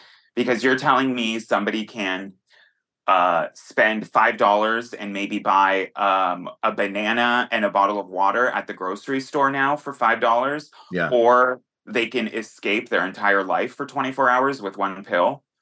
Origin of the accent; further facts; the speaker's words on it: Mill Creek, Washington, United States; also born or lived in West Seattle / Everett / Lake Stevens; I grew up in Mill Creek. I was born in West Seattle. Then my family moved up to Everett and then Lake Stevens. And then most of my life was spent in Lake Stevens and Mill Creek.